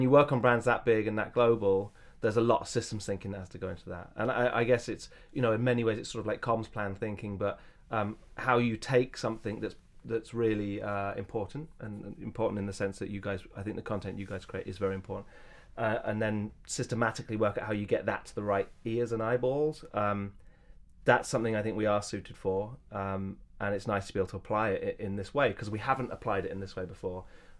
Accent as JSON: {"language": "English", "region": "England", "country": "United Kingdom", "said": "Is it clearly established British at this point that I'm originally from England?"}